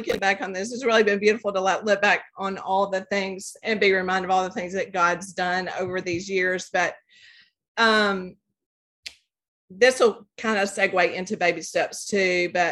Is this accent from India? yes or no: no; Coleman, Alabama, United States; So I am originally from Coleman, Alabama. I grew up there, and I'm the youngest of two. I have two older brothers, and I grew up Methodist and came to Auburn in the early 80s to go to school.